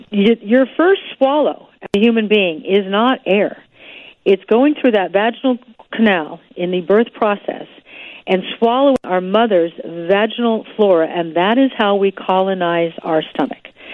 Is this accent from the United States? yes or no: no; Ireland; Those nationalities, of which I am Irish, carry the HLA gene as a general rule.